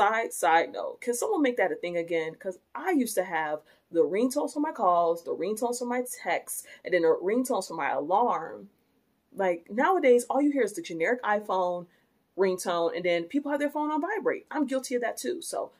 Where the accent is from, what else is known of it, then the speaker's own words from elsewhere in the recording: United States; I come from a low income background. I'm able-bodied. I am heterosexual. I'm cisgender. I'm American.